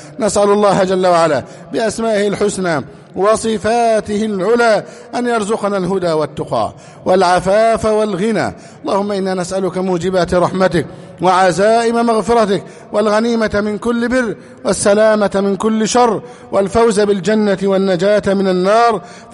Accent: Egypt; اللهم احفظ بلدنا مصر أمنا أمانا

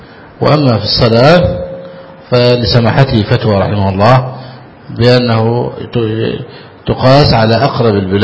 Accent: Egypt; لكن بذل دفاع وحل كبعض القرى عندنا في مصر وطين

